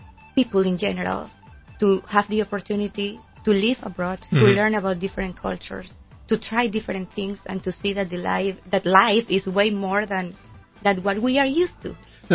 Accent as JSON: {"language": "English", "town": "Las Tablas", "region": "Los Santos", "country": "Panama", "said": "We are from Las Tablas here in Panama."}